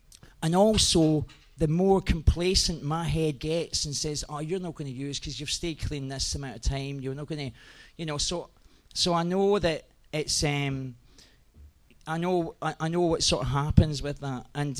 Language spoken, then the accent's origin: English; Glasgow, Scotland, United Kingdom; I grew up in Glasgow.